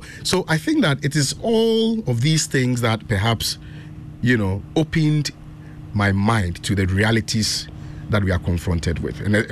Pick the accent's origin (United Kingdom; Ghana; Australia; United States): Ghana; I grew up in Asantimampo.